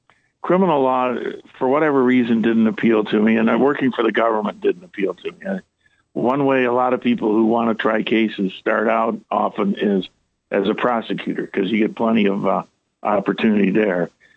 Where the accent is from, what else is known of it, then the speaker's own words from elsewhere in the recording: Redford, Michigan, United States; I am. I grew up in Redford around Plymouth and Telegraph, went to Thurston High School